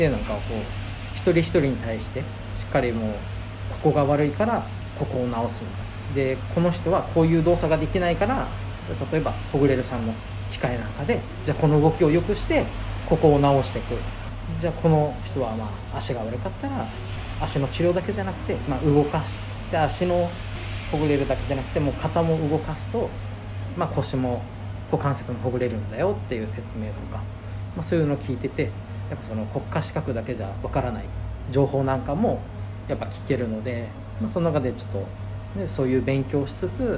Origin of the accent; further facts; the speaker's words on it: Utsunomiya, Tochigi, Japan; 自分も、まあ、宇都宮出身ですし